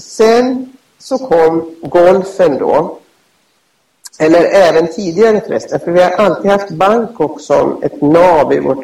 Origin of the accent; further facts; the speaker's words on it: Sweden; Utan jag är nog svensk och kommer att förbli det.